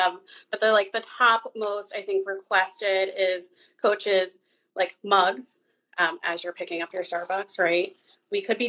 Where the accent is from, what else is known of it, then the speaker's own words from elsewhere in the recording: New York, United States; I'm like born and bred in New York.